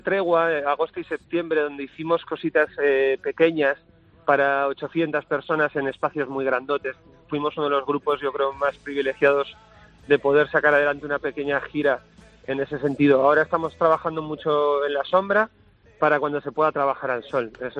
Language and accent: Spanish; Vitoria, Basque Country, Spain; yo toda mi sangre es navarra, pero me crié en Vitoria. Siempre voy por el mundo diciendo que soy vitoriano, porque es verdad. De los 8 a los 24, 25 años... estoy en Vitoria, tengo mi familia allí, los primeros amigos, en fin. Es lo que llamo hogar.